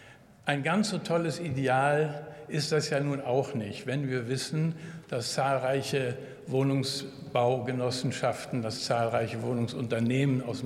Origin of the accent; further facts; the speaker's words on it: Cologne, North Rhine-Westphalia, Germany; Und ich komme aus Köln